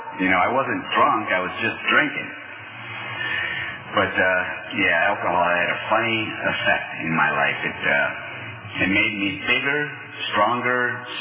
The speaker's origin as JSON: {"language": "English", "region": "Wisconsin", "country": "United States", "tie": "born or raised there", "said": "but I'll get started with the way I was raised in Wisconsin, with two brothers, one older, one younger"}